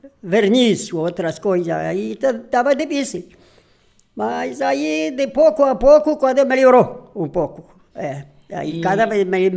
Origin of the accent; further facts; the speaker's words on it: Áurea, Rio Grande do Sul, Brazil; born there; Primeira colônia onde que eu nasci, lá em Áurea. Ela também, Vila Áurea. Mas Erechim, está registrada também.